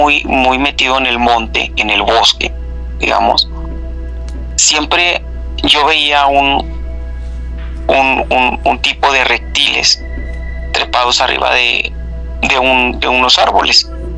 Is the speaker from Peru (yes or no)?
no; Reynosa, Tamaulipas, Mexico; Cuando yo era niño, yo crecí aquí en un rancho de donde les estoy hablando ahorita.